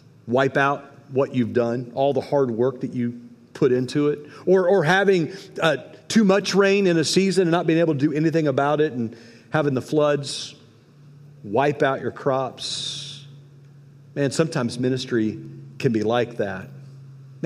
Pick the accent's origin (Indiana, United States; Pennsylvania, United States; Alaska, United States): Indiana, United States; I grew up in Indiana where I saw all of that.